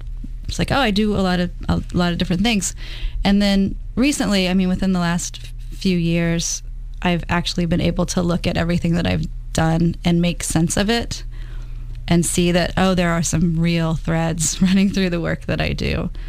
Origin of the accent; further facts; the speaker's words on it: Manassas, Virginia, United States; I grew up in Manassas, Virginia, which was a Civil War town